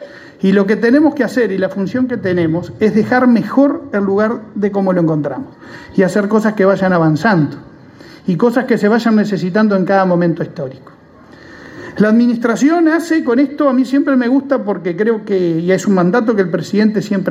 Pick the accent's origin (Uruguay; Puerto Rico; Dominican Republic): Uruguay; Otra cosa que como uruguayo nos tiene que enorgullecer